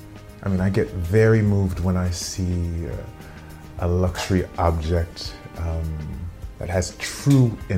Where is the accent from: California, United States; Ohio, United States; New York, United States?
New York, United States; I'm a New Yorker. I live in Brooklyn.